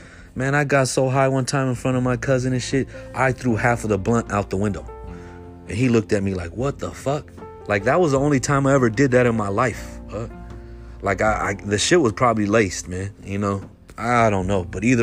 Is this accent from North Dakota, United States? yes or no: no; San Francisco, California, United States; I'm from Frisco, though.